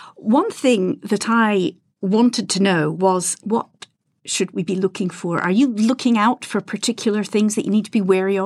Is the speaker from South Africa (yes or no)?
no; United Kingdom; I'm British.